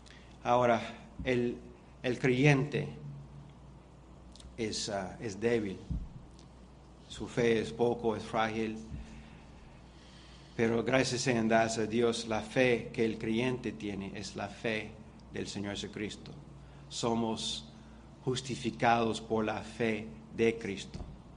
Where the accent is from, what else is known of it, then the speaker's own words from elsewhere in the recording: Canada; Spanish is a second language; Yo soy canadiense y hay americanos aquí.